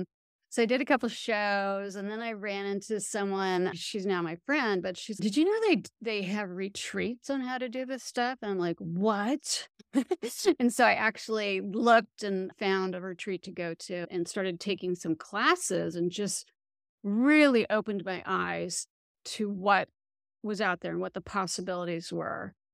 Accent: West Coast, United States; And I didn't know anyone. I'm from the West Coast, so I didn't know anyone except for my mother-in-law.

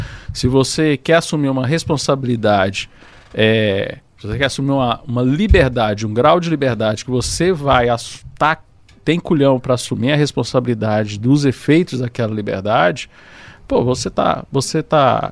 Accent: Goiás, Brazil; A gente lá no Goiás não combina.

